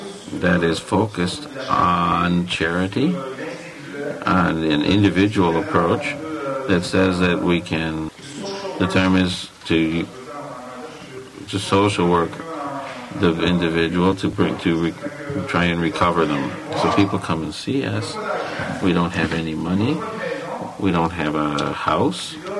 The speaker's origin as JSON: {"language": "English", "town": "Fabre", "region": "Quebec", "country": "Canada", "tie": "born there", "said": "I come from a small village. I was born in Fabre, in Abitibi, which is a small village."}